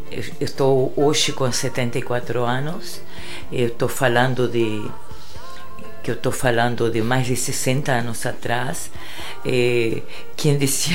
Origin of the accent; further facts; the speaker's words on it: Uruguay; Portuguese is a second language; now in Brazil; Não, eu já vim de lá do Uruguai com essa inquietude. É, na verdade, eu morava no interior